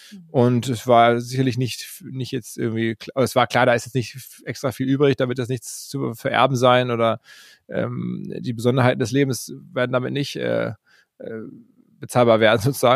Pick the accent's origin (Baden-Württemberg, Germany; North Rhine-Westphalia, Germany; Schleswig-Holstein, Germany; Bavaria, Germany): North Rhine-Westphalia, Germany; Essen; now in Hamburg, Germany; ich komme aus Essen